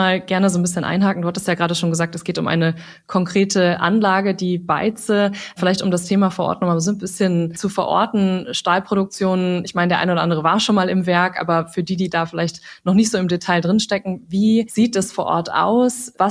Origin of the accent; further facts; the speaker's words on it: Lower Saxony, Germany; weil Niedersachsen natürlich auch meine Heimat ist